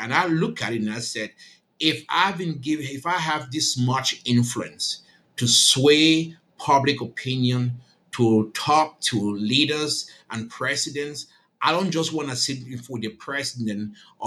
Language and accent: English; Germany; English is a second language; now in United States; And then so I grew up staying in Germany and went to school and then moved to the United States